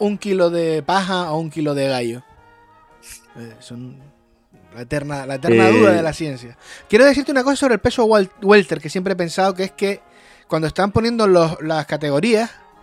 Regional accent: Canary Islands, Spain; Yo soy canario, cuidado ahí. Soy canario. Y después también lo que tú quieras. Pero yo soy canario. Y negro.

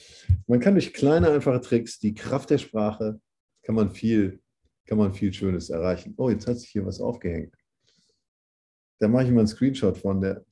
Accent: Hamburg, Germany; Und wie sagt man bei uns in Hamburg? Sagt man Moin Maste.

